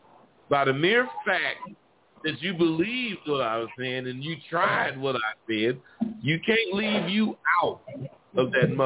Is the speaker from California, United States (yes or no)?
yes; California, United States; Real motherfuckers, you know, yeah, they can tell I'm from Cali.